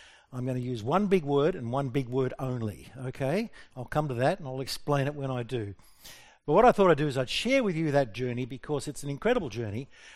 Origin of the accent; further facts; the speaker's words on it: Australia; I have koala grey. I'm an Aussie.